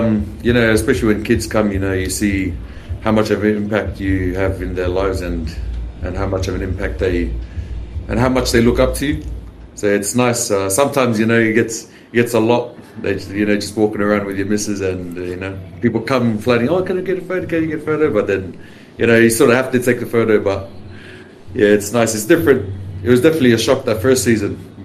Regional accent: Australia; growing up in Australia and, you know, getting the opportunity to play for Fiji.

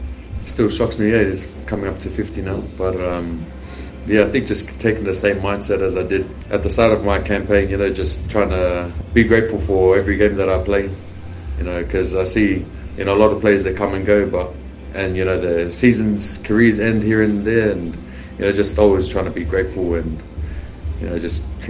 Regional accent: Australia; growing up in Australia and, you know, getting the opportunity to play for Fiji.

